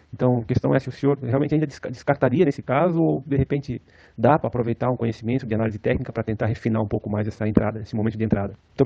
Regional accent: Blumenau, Santa Catarina, Brazil; moved away as an adult; now in São Paulo, Brazil; que sou de Blumenau, Santa Catarina, mas hoje moro em São Paulo, pois sou aviador, trabalho em companhia aérea.

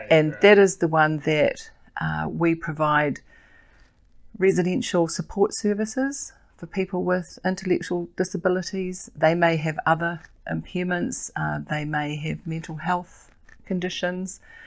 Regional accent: Auckland, New Zealand; So I grew up in Auckland, in South Auckland, and I've worked in the disability sector for 40 years.

